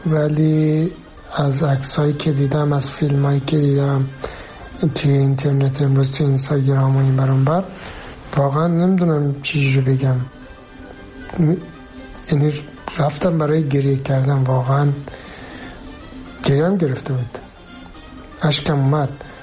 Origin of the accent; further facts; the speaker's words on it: Afghanistan; با اینکه من افغانیم، ایرانی نیستم